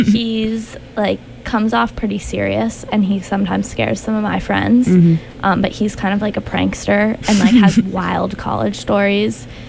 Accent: New Jersey, United States; now in Denver, United States; I actually grew up in New Jersey.

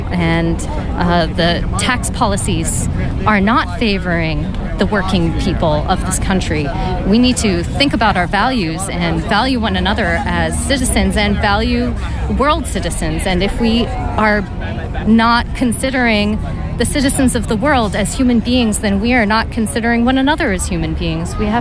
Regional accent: Arlington, Massachusetts, United States; I am from Arlington, Massachusetts.

